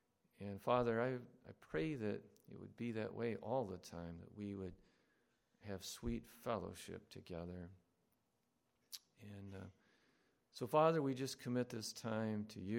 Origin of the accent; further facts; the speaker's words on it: United States; Lord, it's so easy as an American to be so selfish and so worried about little concerns